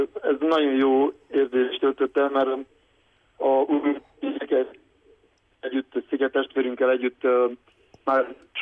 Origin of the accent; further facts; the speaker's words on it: Székely Land, Romania; ez már nagyon sok volt, amit leművelnek bizonyos emberek a médiával, hogy így székelyként, testvérként így marakodunk